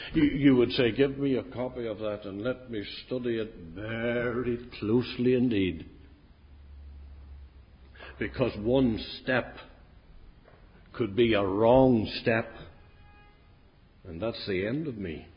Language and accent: English; Ireland; I'm tempted as an Irishman to say that you should just all agree with me and everything would be wonderful.